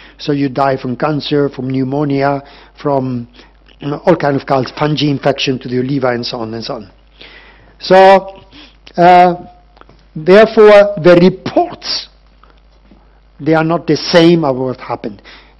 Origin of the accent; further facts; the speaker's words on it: Spain; I come from Spain, and the reports were very unreliable